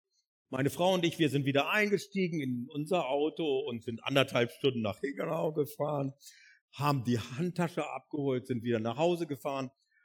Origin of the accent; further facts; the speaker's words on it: Northern Germany, Germany; Als Norddeutscher, ich bin ja entsetzt gewesen, als ich nach Süddeutschland kam